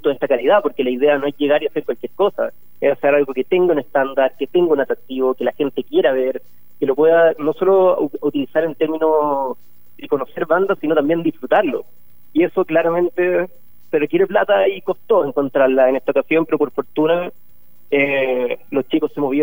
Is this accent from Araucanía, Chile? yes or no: no; Santiago, Santiago Metropolitan, Chile; Yo soy de acá, de Santiago, pero prefiero viajar a Valparaíso a hacer esto también